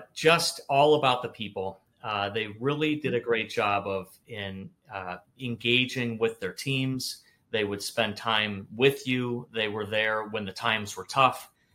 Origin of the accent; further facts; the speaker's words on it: Waukesha, Wisconsin, United States; I was born and raised in Waukesha, Wisconsin, so a medium-sized suburb west of Milwaukee, and then went to school, University of Wisconsin, Madison, studied business